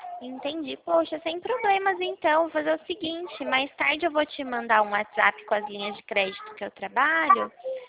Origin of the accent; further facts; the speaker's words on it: Itu, São Paulo, Brazil; Eu sou da cidade de Itu.